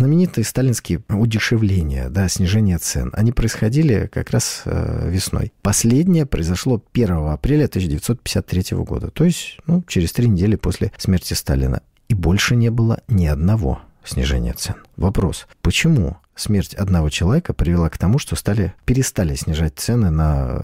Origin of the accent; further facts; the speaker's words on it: Saint Petersburg, Russia; born there; Я родился на улице Бухарестской. Ну, кто знает, может, был. Это самая протяженная улица в Санкт-Петербурге.